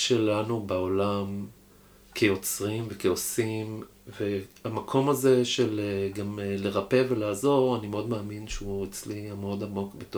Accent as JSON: {"language": "Hebrew", "town": "Ramat HaSharon", "region": "Tel Aviv District", "country": "Israel", "tie": "born or raised there", "said": "אני גדלתי ברמת השרון"}